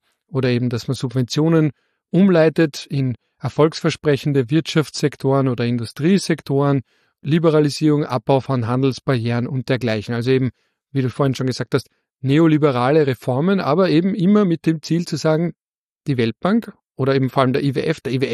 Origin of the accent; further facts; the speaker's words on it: Vienna, Austria; Ich bin Wiener, ich kann das auch meinem Naturell nach gar nicht.